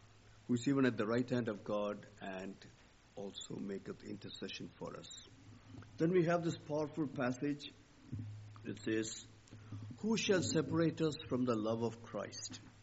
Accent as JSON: {"language": "English", "town": "Chennai", "region": "Tamil Nadu", "country": "India", "tie": "born or raised there", "said": "to Chennai, my hometown, to very briefly meet my family there"}